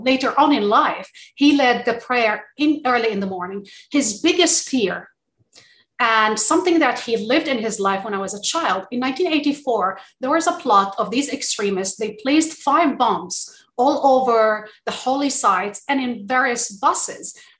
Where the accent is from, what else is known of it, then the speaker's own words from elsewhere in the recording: Jerusalem, East Jerusalem, Palestine; I grew up in East Jerusalem. I grew up actually in the old city of East Jerusalem, but my school was in Sheikh Jarrah.